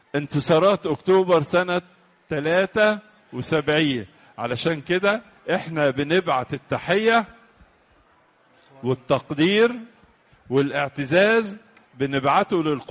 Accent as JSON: {"language": "Arabic", "country": "Egypt", "said": "وبيحبوا العلاقات الطيبة اللي بتشملنا كلنا كمصريين"}